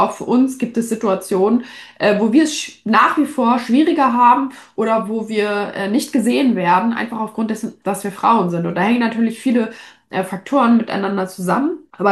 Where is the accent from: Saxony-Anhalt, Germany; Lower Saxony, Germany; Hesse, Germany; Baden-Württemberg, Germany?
Lower Saxony, Germany; Lüneburg; Ich bin aus Lüneburg, habe viele Jahre in Berlin gelebt.